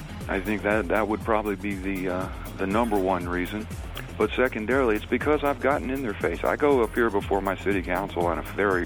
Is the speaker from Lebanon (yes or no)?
no; Texas, United States; And my hometown or county here of Harris County probably has twice the number, the average number of Texans.